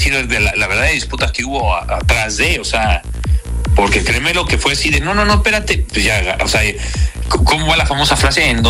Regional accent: Mexico; cómo somos los mexicanos hasta para esto

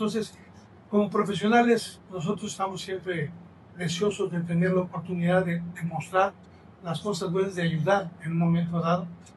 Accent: Tampico, Tamaulipas, Mexico; now in Monterrey, Mexico; ya soy más regiomontano, soy tampiquense, pero hoy ya me considero regio, literalmente, ¿no? Por los años que llevo viviendo ya en la localidad.

